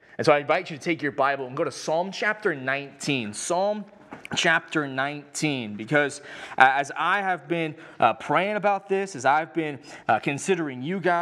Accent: San Clemente, California, United States; I grew up in San Clemente, and so my family, we would be avid car washers on the weekend.

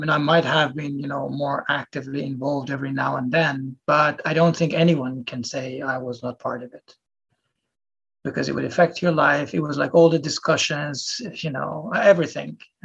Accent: Iran; Growing up there, I think, was nice. That doesn't mean life in Iran doesn't have any problems.

